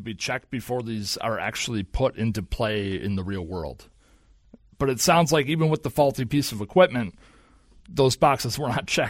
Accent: Aiken, South Carolina, United States; I'm not from Aiken, but I grew up in Aiken.

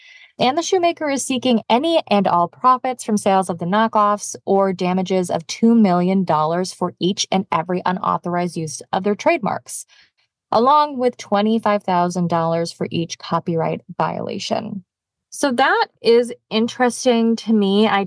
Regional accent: Chicago, Illinois, United States; I spend a lot of money on like boots because I'm from Chicago.

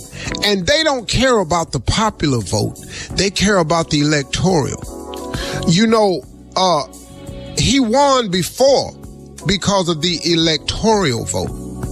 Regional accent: United States; Look. I'm an American.

